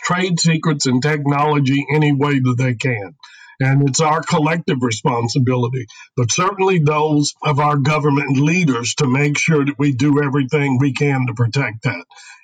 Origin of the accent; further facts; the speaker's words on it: Texas, United States; David, I think, and I want to be careful because we are from Texas, is such a large state.